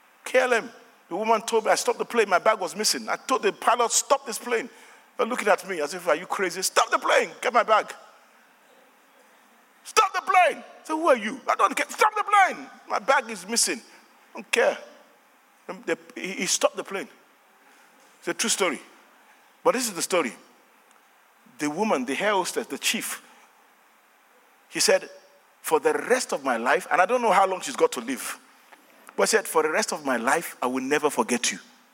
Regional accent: Nigeria; accent: Nigerian; Sorry, I know it's my Nigerian accent, but be blessed.

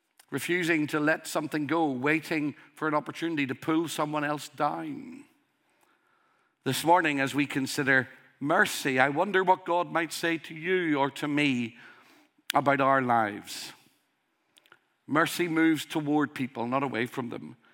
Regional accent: Northern Ireland, United Kingdom; Growing up in Northern Ireland, I saw a lot of violence.

